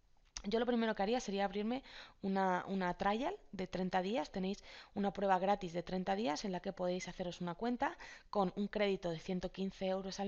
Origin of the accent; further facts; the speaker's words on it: Spain; soy ciudadana española.